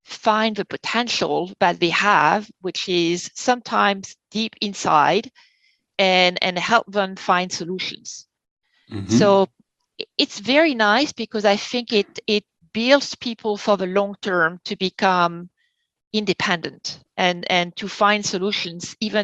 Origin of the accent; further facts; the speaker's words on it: France; And, you know, as I'm from France, I never went to school in the US.